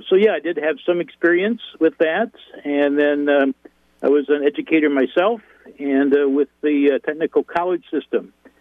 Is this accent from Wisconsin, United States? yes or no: yes; Beaver Dam, Wisconsin, United States; also born or lived in Illinois; I was born and raised here in Beaver Dam, but part of the time we were in Illinois